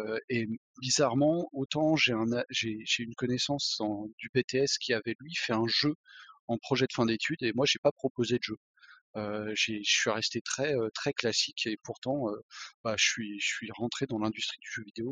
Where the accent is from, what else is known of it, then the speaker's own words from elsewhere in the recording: Paris, Île-de-France, France; je viens de Paris, mais je suis en fait d'origine plutôt de la région lyonnaise.